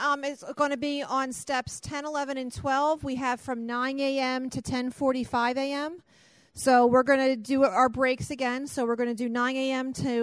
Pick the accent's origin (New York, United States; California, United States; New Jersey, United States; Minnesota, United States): New Jersey, United States; I'm a recovered compulsive overeater from South Jersey, so I'm from the South Jersey Intergroup.